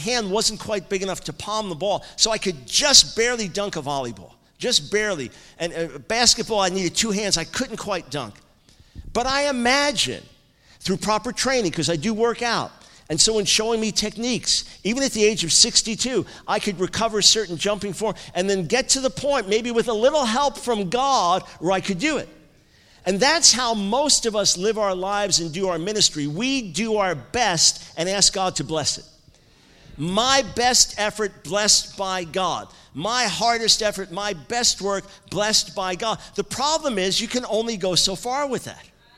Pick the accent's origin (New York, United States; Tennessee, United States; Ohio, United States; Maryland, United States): New York, United States; I'm from New York, right? We root for the Yankees, it's okay.